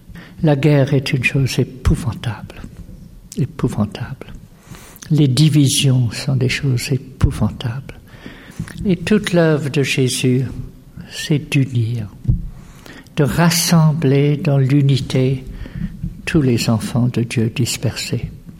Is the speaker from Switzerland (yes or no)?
yes; Switzerland; born there; Et puis comme je suis né en Suisse, je peux le dire aussi.